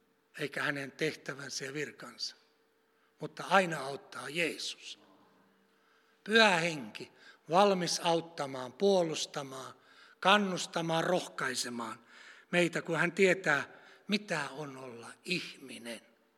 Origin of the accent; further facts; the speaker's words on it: Keuruu, Central Finland, Finland; Minun lapsuudessa, minä olin Keurulla